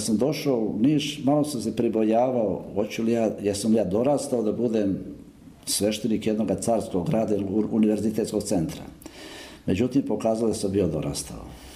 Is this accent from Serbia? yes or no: no; Drvar, Republika Srpska, Bosnia & Herzegovina; also born or lived in Mrkonjić Grad; sam rođen u Mrkonjić gradu, ja kažem ja sam iz Drvara, iz Drvara sam došao kao sveštenik